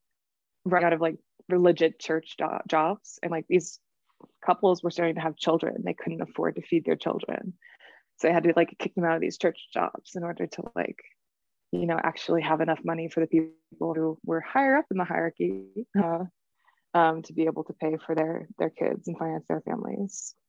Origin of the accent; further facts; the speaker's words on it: Concord, California, United States; And I grew up in Concord, which is about, 40 minutes from where the church center was in San Leandro.